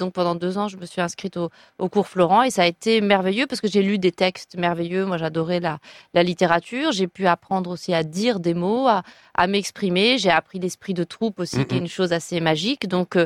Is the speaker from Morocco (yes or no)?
yes; Morocco; moi, j'ai grandi au Maroc, mais effectivement dans un milieu assez bourgeois, très francophone, très très protégé.